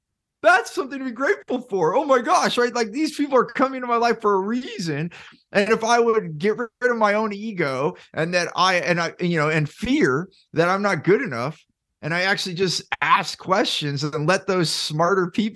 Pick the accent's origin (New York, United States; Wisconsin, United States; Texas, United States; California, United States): California, United States; I grew up in Silicon Valley